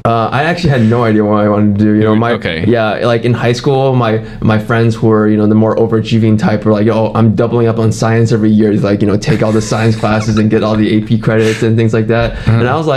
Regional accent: Columbus, Ohio, United States; I mostly grew up in Columbus, Ohio. I moved around quite a bit when I was like in my early years, but I started kindergarten in Columbus

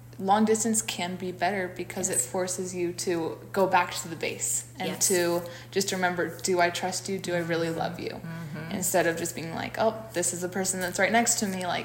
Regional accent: Pennsylvania, United States; I grew up in Pennsylvania

